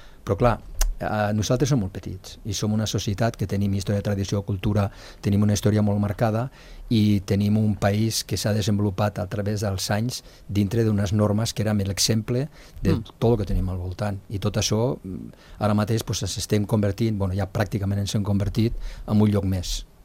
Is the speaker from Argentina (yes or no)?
no; Andorra; sobretot que ja no som el poble d'Andorra, que abans jo crec que és una de les coses que tenia molt maca, no?, que era el poble d'Andorra